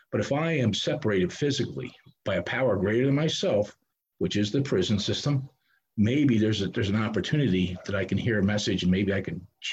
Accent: Philadelphia, Pennsylvania, United States; born there; in childhood, I was born in Philadelphia.

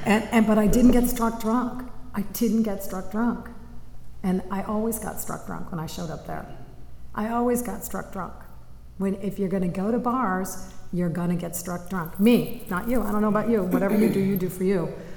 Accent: Chicago, Illinois, United States; I'm from Chicago, you know.

